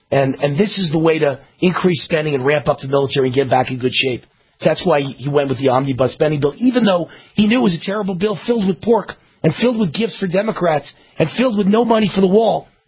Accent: United States; born there; And I'm also American-born. Very proud of it.

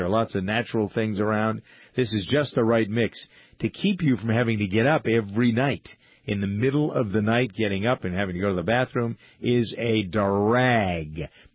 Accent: New England, United States; I'm from New England, I'm

